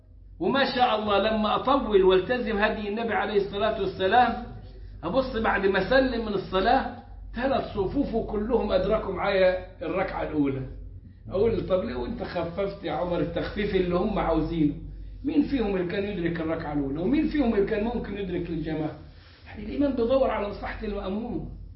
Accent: Egypt; وعندنا في مصر

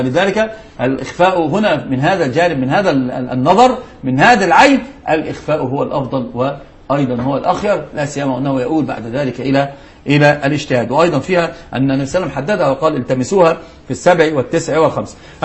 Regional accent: Egypt; يعني عندنا في مصر الحمد لله في إلف لأمر معين

